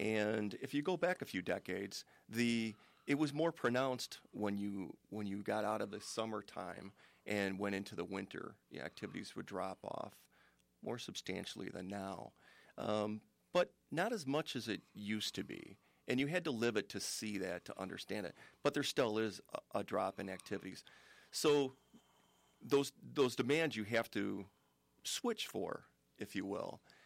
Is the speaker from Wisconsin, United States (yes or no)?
yes; Delavan, Wisconsin, United States; And I grew up in Delavan, and I just identify with the area as being a hometown boy to Walworth County.